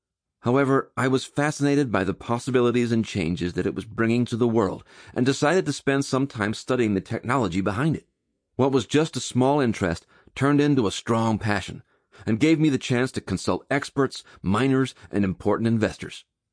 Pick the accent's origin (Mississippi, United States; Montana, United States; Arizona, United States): Arizona, United States; Scottsdale; born there; First of all, I was born in Scottsdale, a gorgeous little town in Arizona.